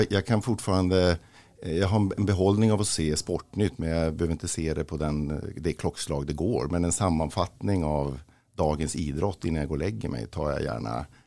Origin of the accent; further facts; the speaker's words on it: Kiruna, Norrbotten County, Sweden; Jag vet inte, jag är uppvuxen i Kiruna.